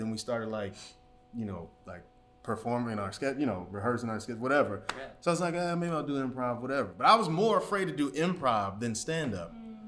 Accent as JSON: {"language": "English", "town": "Oak Park", "region": "Illinois", "country": "United States", "said": "I'm from Oak Park as well. And I've been in Chicago the whole time. You know, I never left. I went to school in Champaign."}